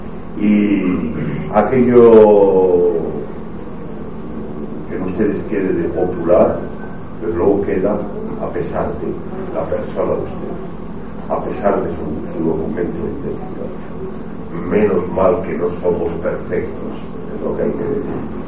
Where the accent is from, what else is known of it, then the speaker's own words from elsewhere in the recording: Zamora, Castile and León, Spain; acabo de llegar ahora de mi tierra, de Zamora, donde había un cuartel viriato, en una de las puntas de la ciudad